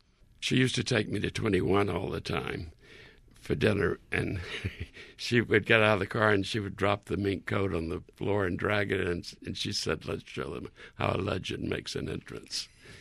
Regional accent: Hattiesburg, Mississippi, United States; I grew up in Hattiesburg, Mississippi, and I spent my life in the movies because there was nothing else to do there.

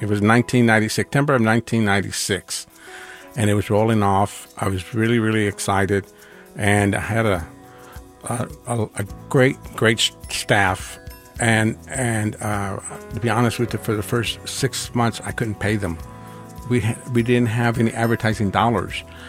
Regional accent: Kansas City, United States; born there; I was born here in Kansas City

